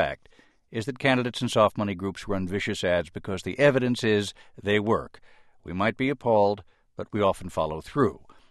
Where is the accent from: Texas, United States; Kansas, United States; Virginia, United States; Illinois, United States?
Illinois, United States; Chicago; Look, I'm from Chicago. I loved covering politics there and still follow it like a contact sport.